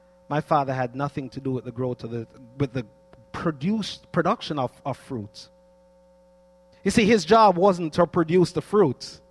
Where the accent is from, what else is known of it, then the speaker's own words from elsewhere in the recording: United States; And so in our yard at 731, is what we call the house that we grew up in the United States.